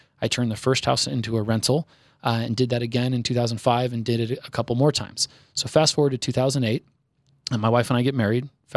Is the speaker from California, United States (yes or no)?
yes; Sacramento, California, United States; I grew up in Sacramento, so there's a little town called Evergreen outside of Sacramento, Auburn to Sacramento, kind of like Evergreen is to Denver.